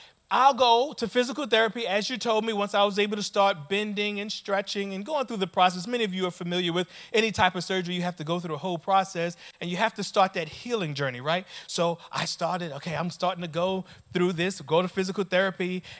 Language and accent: English; New York, United States; So all of you who think that I'm walking with a limp because I'm a gangster and I'm from New York, nah, actually, I got a little bit of a problem.